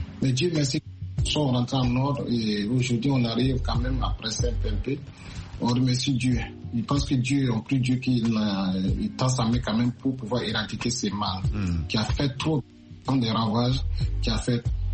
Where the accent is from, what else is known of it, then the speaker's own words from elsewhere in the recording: Burkina Faso; now in United States; Et juste quand j'ai quitté Abidjan, quand c'est arrivé au pays, au Burkina, paf, les pandémies, ça a commencé, ils ont commencé à fermer les frontières. Donc, facilement, j'ai passé plus de 6 mois à Ouagadougou, là-bas.